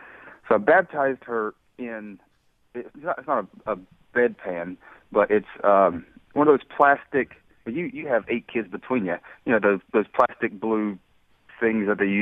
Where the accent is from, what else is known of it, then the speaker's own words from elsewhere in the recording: Southern United States, United States; You know, I was from the South